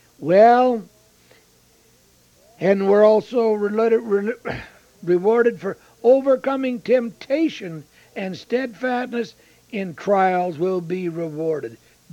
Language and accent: English; United States; I thank God I'm an American.